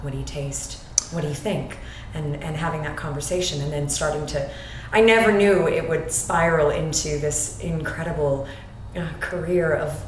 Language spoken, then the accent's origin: English; Canada; you don't say I'm from Canada. You say like, oh, well, I'm part this and I'm part that and everything. Mm-hmm. And so it was, I'm Scottish. And yeah. So I was raised with those Scottish roots.